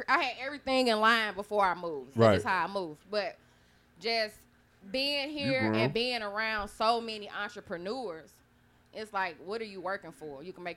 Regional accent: St. Louis, Missouri, United States; I'm from the Hustle City, St. Louis. You're not going to make it in St. Louis.

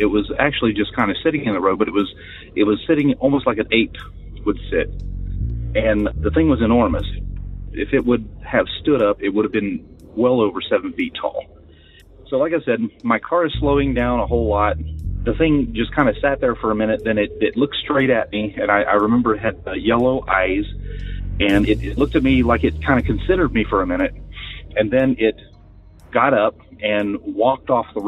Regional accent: West Virginia, United States; I'm from West Virginia, so I used to drive from Upper Michigan to West Virginia on leave.

